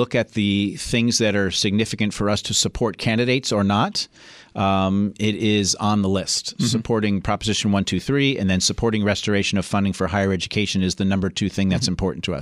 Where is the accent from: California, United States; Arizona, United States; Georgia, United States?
Arizona, United States; Tempe; I'm from Tempe, Arizona, not New York City.